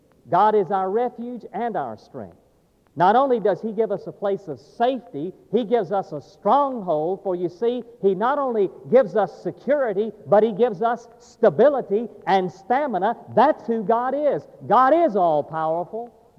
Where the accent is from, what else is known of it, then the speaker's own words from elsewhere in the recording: Alabama, United States; also born or lived in Texas; I was born in Texas, and so I grew up with the Alamo in the backdrop as history, a defining point in history. And I lived all my life in Alabama